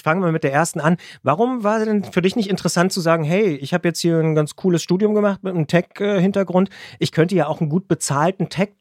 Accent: Potsdam, Brandenburg, Germany; nach dem Abitur hast du dann in meiner Heimatstadt Potsdam übrigens ein Informatikstudium angefangen

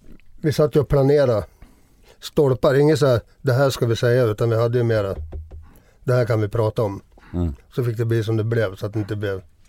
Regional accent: Gävle, Gävleborg County, Sweden; Och så sen när vi spelade hemma i Gävle också.

